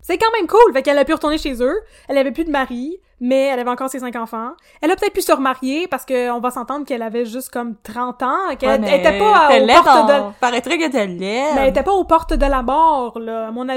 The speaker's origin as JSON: {"language": "French", "region": "Quebec", "country": "Canada", "said": "On vient du Québec!"}